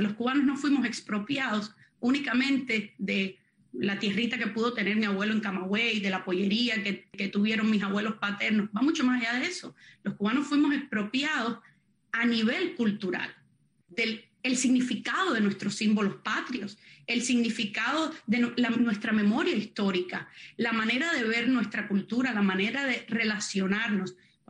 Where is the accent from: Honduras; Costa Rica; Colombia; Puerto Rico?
Costa Rica; now in United States; lo que yo viví como refugiada política desde los 9 años en un país latinoamericano. Yo me crié en Costa Rica, una socialdemocracia, sin ejército.